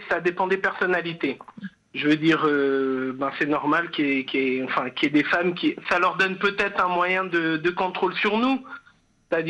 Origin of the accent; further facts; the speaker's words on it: Senegal; j'ai grandi au Sénégal dans une famille, on va dire, de la bourgeoisie moyenne.